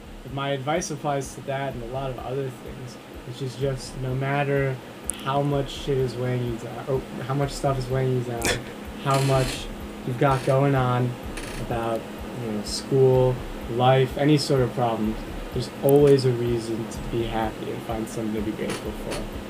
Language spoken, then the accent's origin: English; Highland Park, Illinois, United States; I'm from Highland Park, Illinois, and I'm a junior.